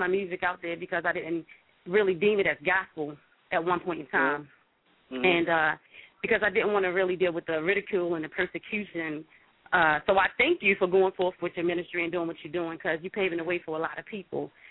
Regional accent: Baltimore, Maryland, United States; I'm from Baltimore, and I'm a vocalist as well

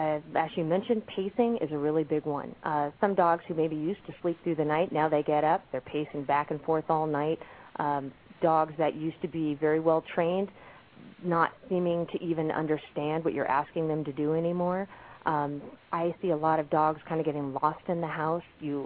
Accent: Colorado Springs, Colorado, United States; I was raised in Colorado Springs. My mother worked for the zoo.

